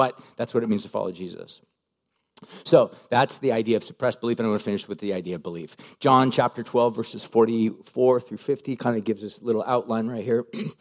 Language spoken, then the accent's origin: English; Huntington Beach, California, United States; I grew up in Huntington Beach, and I just remember thinking, like, I'm all in.